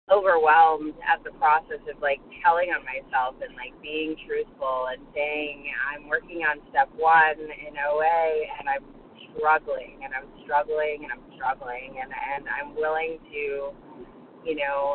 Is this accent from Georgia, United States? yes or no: no; Florida, United States; Thank you so much. I'm from Florida.